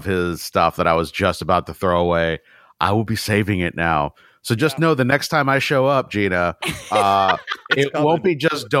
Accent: San Francisco, California, United States; born there; I was born in San Francisco, so I have a little higher bar than the rest of y'all.

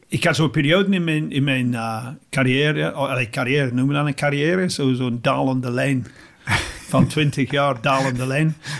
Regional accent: England, United Kingdom; Dutch is a second language; ik als Engelsman, sorry.

